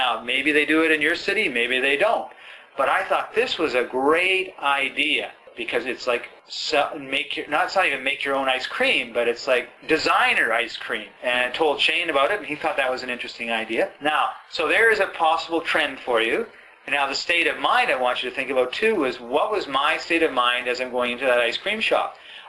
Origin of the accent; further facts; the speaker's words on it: Vancouver, British Columbia, Canada; here's a business opportunity that I can take to my hometown. Because I'll tell you, in Vancouver, I think this would be huge.